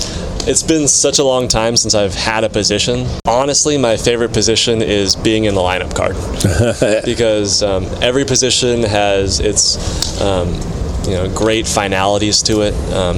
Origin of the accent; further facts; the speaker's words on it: California, United States; You know, I came in being from Southern California thinking that, hey, it's only Division III.